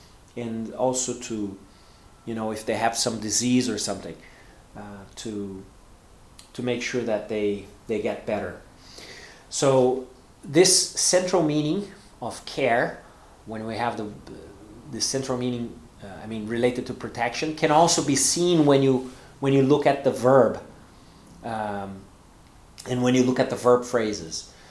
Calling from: Porto Alegre, Rio Grande do Sul, Brazil; English is a second language

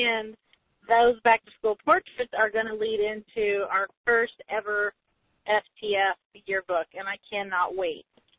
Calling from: Illinois, United States; I am coming to you tonight from Central Illinois.

